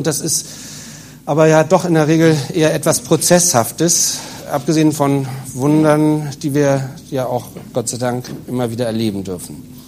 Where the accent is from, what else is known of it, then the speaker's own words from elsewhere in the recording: Hamburg, Germany; ich komme aus Hamburg